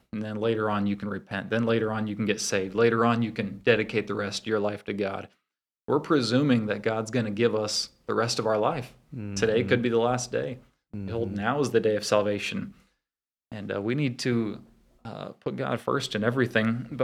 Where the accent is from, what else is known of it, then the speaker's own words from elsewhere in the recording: Bible Belt, United States; Like I said, I grew up in church, and I know many people in this area growing up in the Bible Belt.